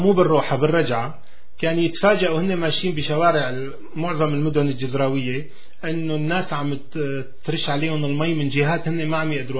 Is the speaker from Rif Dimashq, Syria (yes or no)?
no; Damascus, Damascus Governorate, Syria; born there; أنت مثل ما قلت أنا ولدت بدمشق